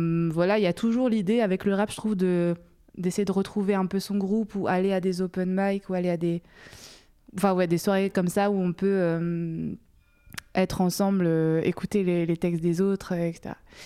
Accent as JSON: {"language": "French", "region": "Réunion", "country": "France", "tie": "born or raised there", "said": "comme j'ai grandi à La Réunion, là-bas, on écoute beaucoup de tout ce qui est musique dancehall, reggaeton, tout ça."}